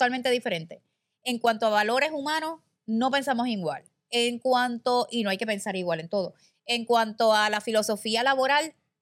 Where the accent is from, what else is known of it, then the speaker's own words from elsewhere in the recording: San Juan, Puerto Rico; now in Aguadilla, Puerto Rico; soy de ciudad. Y lo saben, soy raza de ciudad, nací en San Juan, crecí allá. Vine en una época en mi vida y en una etapa por unas situaciones y empecé a trabajar. Me encantó Aguadilla, me quedé aquí